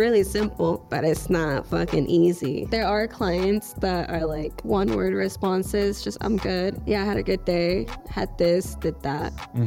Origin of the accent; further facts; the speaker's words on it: Philippines; No, we're from Philippines.